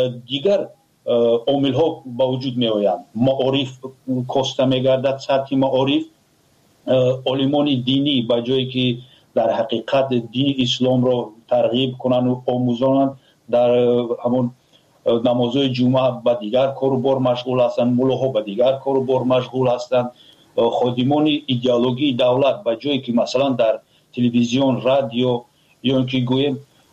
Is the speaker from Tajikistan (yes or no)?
yes; Tajikistan; ما تاجیک هستیم